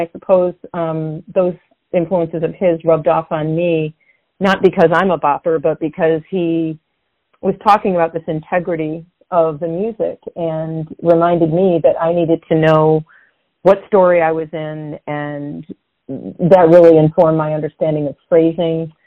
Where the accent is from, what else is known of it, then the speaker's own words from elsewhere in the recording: Lewiston, New York, United States; I'll be opening the Lewiston Jazz Festival in my hometown of Lewiston, New York in August.